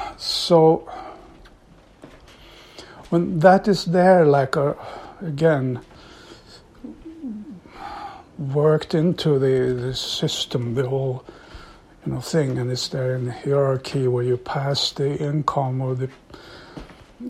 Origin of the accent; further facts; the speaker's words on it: Sweden; In the small town I grew up here in Sweden, we didn't care much about the big world out there